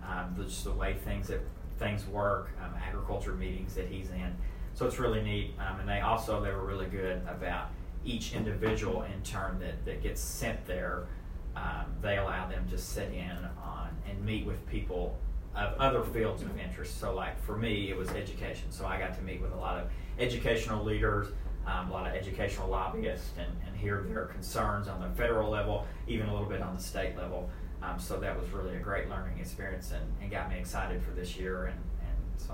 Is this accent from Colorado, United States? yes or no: no; Kentucky, United States; Okay, so my name is … I am in my third year here at Murray State, but a senior by credits. I'm from Henderson County. I graduated Henderson County High School in 2016